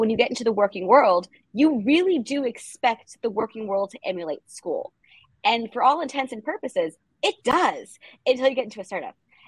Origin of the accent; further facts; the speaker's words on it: Los Angeles, California, United States; So I'm born and raised in Los Angeles.